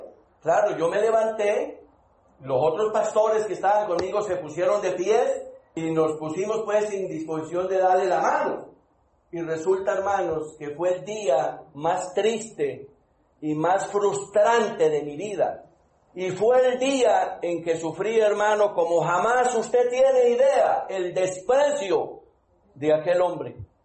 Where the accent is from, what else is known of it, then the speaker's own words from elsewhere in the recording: Colombia; Y sí, doctor, somos colombianos.